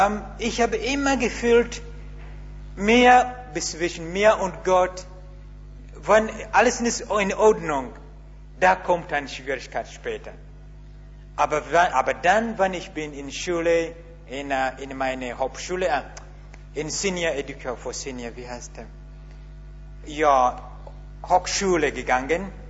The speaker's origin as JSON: {"language": "German", "country": "Uganda", "second_language": "German", "lives_now": "Germany", "said": "ich komme aus Uganda. Ich spreche nicht so gut Deutsch"}